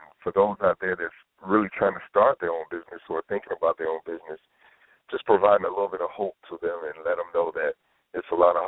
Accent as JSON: {"language": "English", "town": "Savannah", "region": "Georgia", "country": "United States", "tie": "born or raised there", "said": "where I grew up in Savannah, Georgia, and the projects of Fellwood Homes, and then we ended up moving towards Tatumville"}